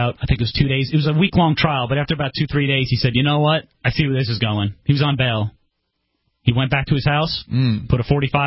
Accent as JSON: {"language": "English", "town": "Long Island", "region": "New York", "country": "United States", "said": "Suffolk Community College on Long Island. I'm from Long Island."}